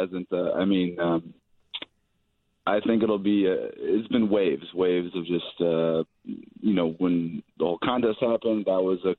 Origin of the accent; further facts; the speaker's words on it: Naperville, Illinois, United States; now in Cincinnati, United States; I grew up in Naperville, actually.